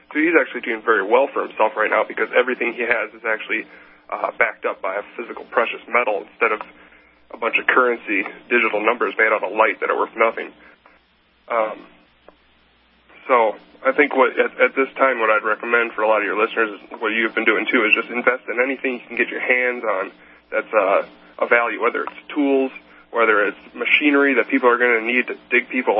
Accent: Madison, Wisconsin, United States; I'm from Madison, Wisconsin.

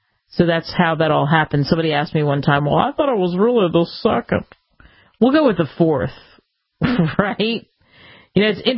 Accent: Pennsylvania, United States; because I grew up outside of Philadelphia, and you know, it's all about that.

